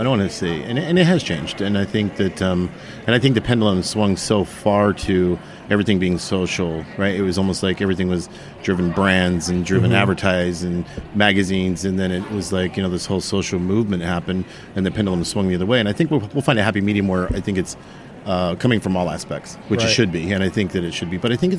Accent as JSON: {"language": "English", "town": "Salt Lake City", "region": "Utah", "country": "United States", "tie": "born or raised there", "said": "So I grew up in Salt Lake City, Utah."}